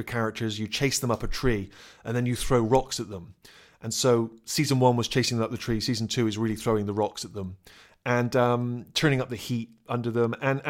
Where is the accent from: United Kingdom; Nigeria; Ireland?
United Kingdom; Bristol, South West England; moved away as an adult; I'd grown up in Bristol. Everyone spoke the same way. And I went to university and discovered that my accent was considered slightly parochial and kind of... I was sort of considered a yokel.